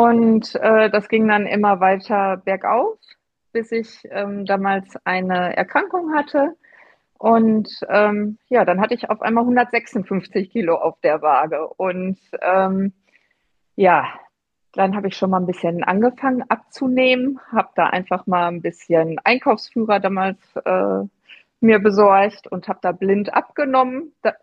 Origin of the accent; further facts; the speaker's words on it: Bochum, North Rhine-Westphalia, Germany; bin 44 Jahre alt, komme aus dem wunderschönen Bochum